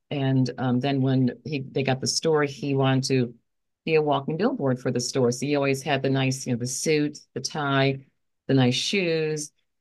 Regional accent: the South, United States; now in Bridgeport, United States; growing up in the South and then coming north and all the buildings, and it's just not as, wasn't as pretty.

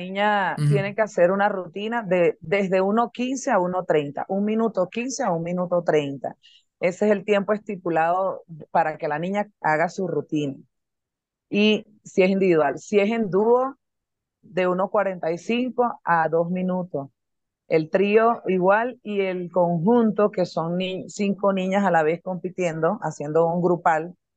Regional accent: Venezuela; Ok, yo fui gimnasta, yo soy venezolana.

